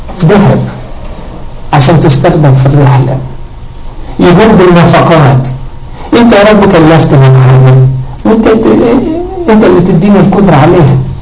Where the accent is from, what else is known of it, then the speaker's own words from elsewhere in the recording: Egypt; احنا مصريين